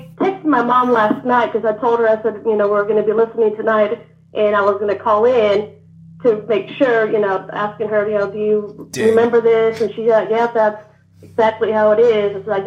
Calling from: Cleveland, Georgia, United States; from Cleveland, Georgia.

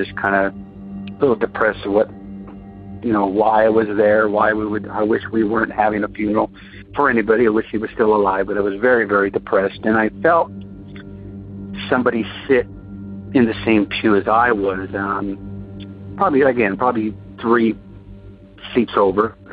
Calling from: Huntington Park, California, United States; I am calling from Huntington Park, California.

